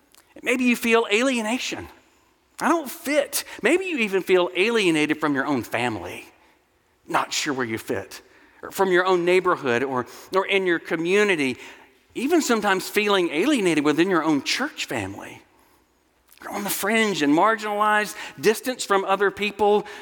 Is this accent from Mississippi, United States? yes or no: yes; Mississippi, United States; I'm from Mississippi, and it felt like we were moving home.